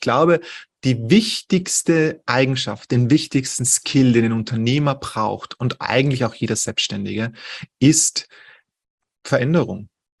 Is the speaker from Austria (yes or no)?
yes; Austria; bei uns in Österreich dauert die Schule, wenn du eine höhere bildende Schule machst und nicht so die allgemeine Schule machst, dauert die bei uns bis 19, du bist dann mit 19 fertig, dann gehst du ins Bundesheer.